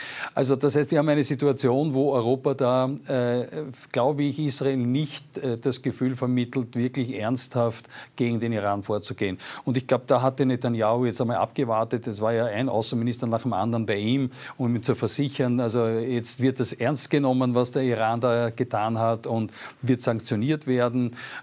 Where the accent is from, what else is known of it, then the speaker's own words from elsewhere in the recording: Austria; Wir als Österreicher sind da immer wieder ein bisschen in der Zwickmühle.